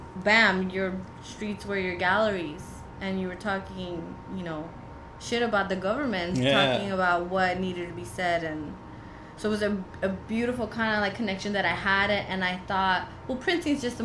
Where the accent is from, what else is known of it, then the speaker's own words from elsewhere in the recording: Highland Park, California, United States; Franklin. I grew up in Highland Park.